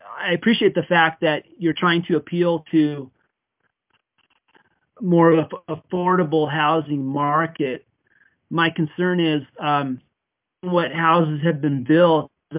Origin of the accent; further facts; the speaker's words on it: North Bend, Washington, United States; I grew up in North Bend from 1969 until graduating from Mount Si High School in 1988. And North Bend was always a very small rural community to me and my family.